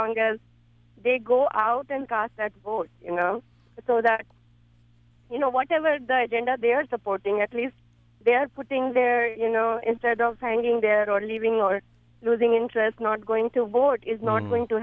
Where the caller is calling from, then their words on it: San Jose, California, United States; I'm calling from San Jose, California.